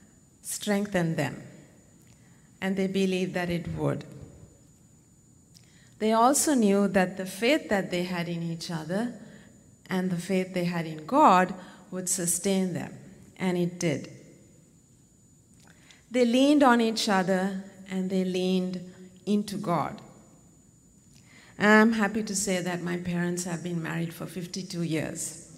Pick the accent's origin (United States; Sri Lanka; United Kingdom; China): Sri Lanka; halfway across the world in my home country of Sri Lanka